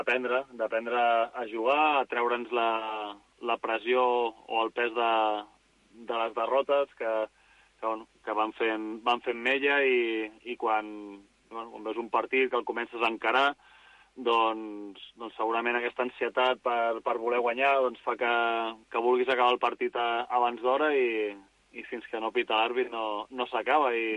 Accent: Badalona, Catalonia, Spain; born there; soc un jugador de la casa, m'he format aquí a la cantera, he nascut a Badalona

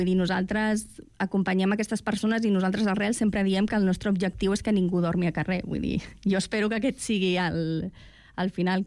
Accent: Barcelona, Catalonia, Spain; com a catalans i barcelonins

